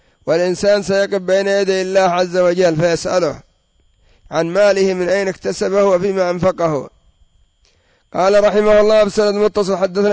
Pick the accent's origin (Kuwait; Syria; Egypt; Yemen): Yemen; وعندنا في اليمن يضاع المال بطرق كثيرة